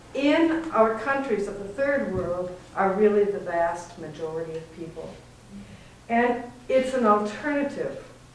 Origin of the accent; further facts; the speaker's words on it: Minnesota, United States; born there; And I was born in Minnesota, but I've been working in Central America for the last 25 years